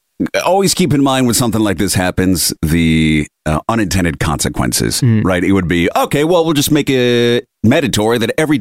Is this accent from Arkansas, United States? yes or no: no; Rochester, New York, United States; back home to my hometown because I grew up on the Erie Canal, the suburbs of Rochester.